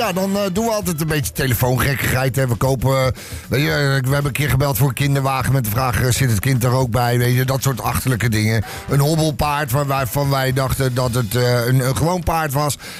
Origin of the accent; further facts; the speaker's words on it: Goes, Zeeland, Netherlands; Ja, nee, ik kom uit Goes. Zeeland.